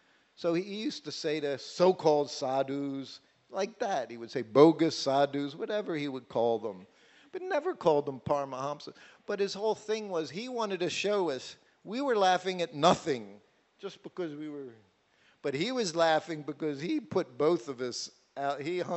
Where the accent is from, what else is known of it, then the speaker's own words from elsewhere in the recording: Philadelphia, Pennsylvania, United States; Some of them were from the area I came from, the East Coast. I was from Philadelphia.